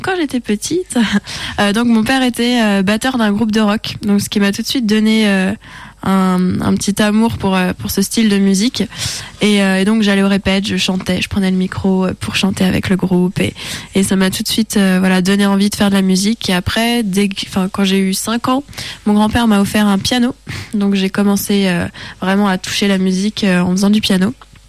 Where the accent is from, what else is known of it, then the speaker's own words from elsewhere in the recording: Bourgogne-Franche-Comté, France; moved away as an adult; Donc comme je viens de Bourgogne, du coup on tournait surtout là-bas. Ensuite je suis montée sur Lyon pour mes études.